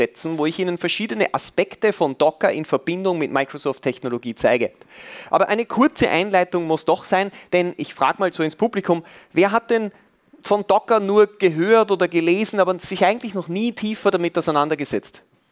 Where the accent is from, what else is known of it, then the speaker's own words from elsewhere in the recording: Austria; Ich komme aus Österreich.